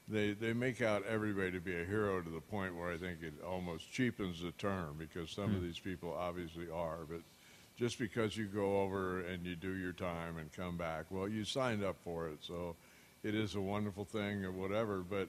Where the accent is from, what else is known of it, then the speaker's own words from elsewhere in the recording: Yakima, Washington, United States; also born or lived in Anchorage, Alaska; Eastern Washington in Yakima and Anchorage, Alaska.